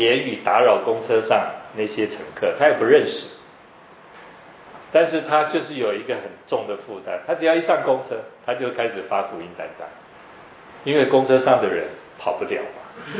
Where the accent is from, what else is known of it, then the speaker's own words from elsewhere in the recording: Taipei, Taiwan; 我是一个典型在台北市长大的一个，我不能说年轻人了啊，你不年轻。